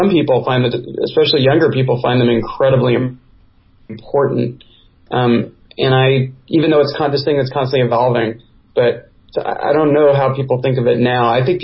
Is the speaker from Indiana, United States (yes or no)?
no; California, United States; I grew up in the Bay Area, and I was exposed to a lot of stuff